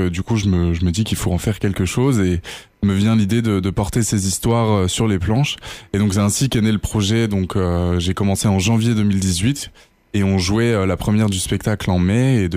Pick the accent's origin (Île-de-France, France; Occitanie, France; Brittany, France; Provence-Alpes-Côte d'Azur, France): Île-de-France, France; Paris; moi, je suis parisien